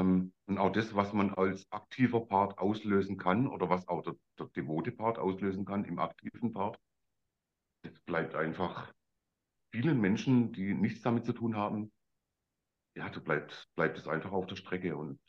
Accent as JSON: {"language": "German", "town": "Stuttgart", "region": "Baden-Württemberg", "country": "Germany", "said": "aus dem Schwabenland, aus"}